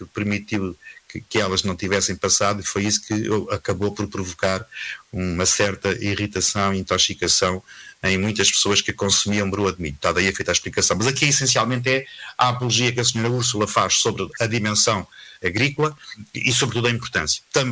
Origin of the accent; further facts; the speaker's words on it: Centro, Portugal; eu sou do Baixo Mondego e conheço muito bem essas figueiras